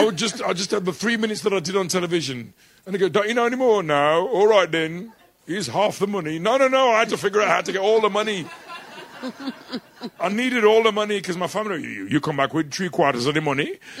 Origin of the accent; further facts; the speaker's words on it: Dudley, West Midlands, United Kingdom; I always thought of myself as I'm a Dudley kid and I'm from Dudley.